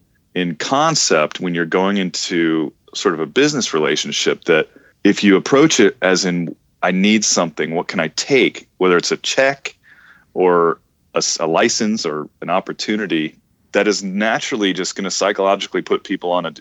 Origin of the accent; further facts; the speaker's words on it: Connecticut, United States; Jeremy and I grew up together in Connecticut.